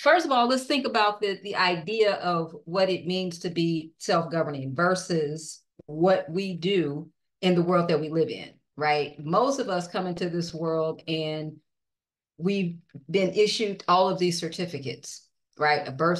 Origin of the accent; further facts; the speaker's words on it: California, United States; now in Atlanta, United States; born and raised in California, currently living in Atlanta. And a lot of us migrated from California to Atlanta.